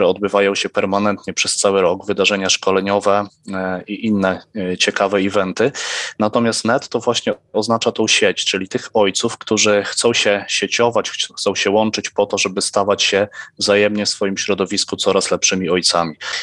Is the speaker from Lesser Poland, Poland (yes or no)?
no; Zamość, Lublin Voivodeship, Poland; ja akurat pochodzę z Zamościa, więc w Zamościu, moim rodzinnym mieście, też jest ojcowski klub